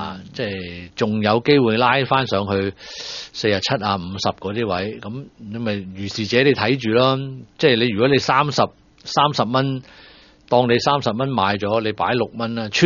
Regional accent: Hong Kong; 咁你知啦，我哋去到大陸， 咁我哋香港人係唔慣著幾條褲㗎嘛。

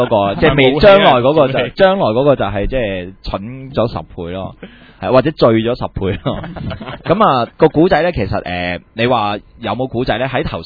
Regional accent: Hong Kong; 其實係因為我哋香港人，所以比較少聽啫

